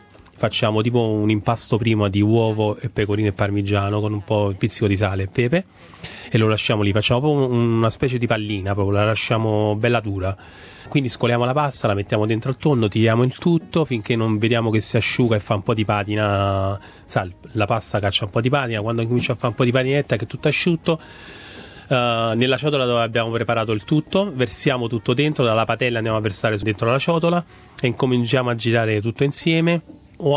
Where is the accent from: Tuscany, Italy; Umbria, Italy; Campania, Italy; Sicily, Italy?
Campania, Italy; Naples; E il pesce perché sono napoletano, quindi mi piace il pesce.